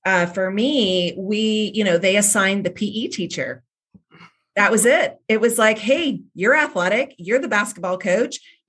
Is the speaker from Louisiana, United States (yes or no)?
no; South Carolina, United States; going back to my hometown, very rural community outside of Columbia, South Carolina, for me, soccer in high school started my junior year.